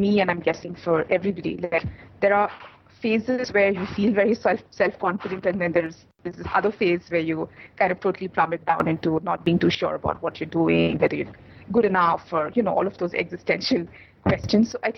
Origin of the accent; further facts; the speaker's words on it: India; first language Bengali; English is a second language; So, I speak Bengali as my mother tongue. And, you know, of course, Hindi is a national language. So, I come from a Bengali background. And if you've heard of the city of Calcutta, I stay somewhere close to Calcutta.